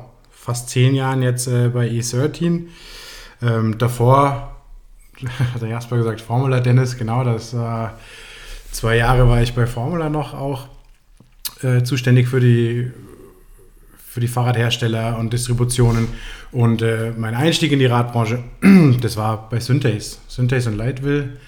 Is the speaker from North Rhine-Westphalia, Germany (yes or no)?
no; Frankfurt, Hesse, Germany; now in Chiemgau, Germany; habe ich meine Koffer gepackt in Frankfurt, wo ich groß geworden bin und ja, bin ins Chiemgau gezogen und da jetzt dann auch, mittlerweile schon einige Jahre hier.